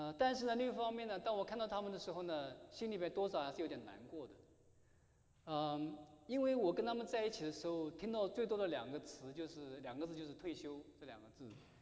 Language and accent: Chinese; Jiangsu, China; now in United States; 那我自己呢是在中国的江苏长大。我是江苏人